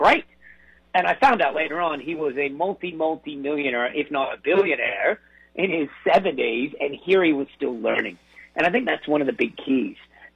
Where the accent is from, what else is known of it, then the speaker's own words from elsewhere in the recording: United States; moved away as an adult; now in Sydney, Australia; And I've been in Sydney, Australia for 23 of those years. I grew up in America.